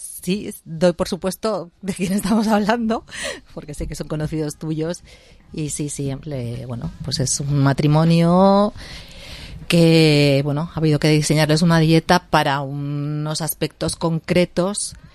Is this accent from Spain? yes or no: yes; Spain; somos españoles, nos gusta celebrar las cosas comiendo